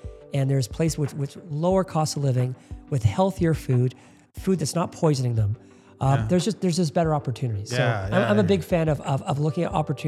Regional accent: Toronto, Ontario, Canada; And I think a lot of people in Toronto, specifically in my hometown, they think they're trees, that they can never move.

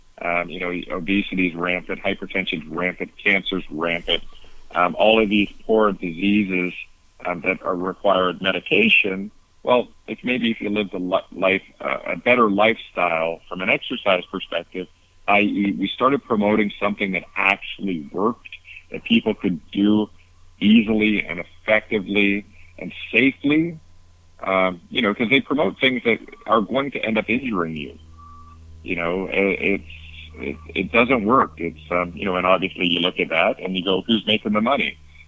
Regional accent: Canada; I come from Canada.

